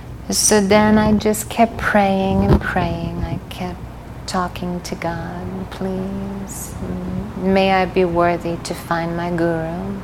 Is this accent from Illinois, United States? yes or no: no; New York City, New York, United States; And I grew up in New York, so right under the nose.